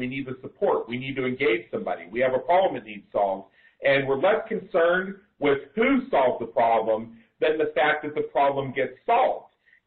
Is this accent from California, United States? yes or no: no; Pittsburgh, Pennsylvania, United States; now in Las Vegas, United States; I remember growing up in Pittsburgh